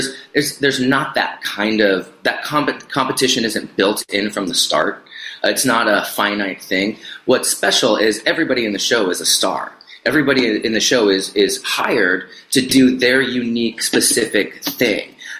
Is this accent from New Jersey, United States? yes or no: no; Seattle, Washington, United States; I was born and raised in Seattle, and so my whole life I grew up seeing the billboards